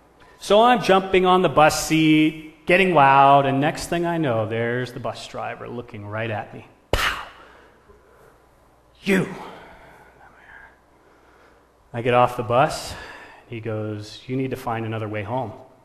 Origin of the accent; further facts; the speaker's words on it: San Diego, California, United States; born there; also born or lived in Detroit / Memphis / New Orleans / Cape Cod; I was born in San Diego, moved to Detroit, Michigan, from Detroit, Michigan to Memphis, Tennessee